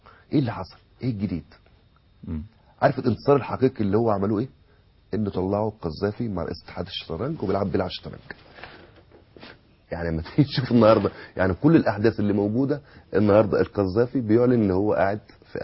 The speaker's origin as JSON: {"language": "Arabic", "country": "Egypt"}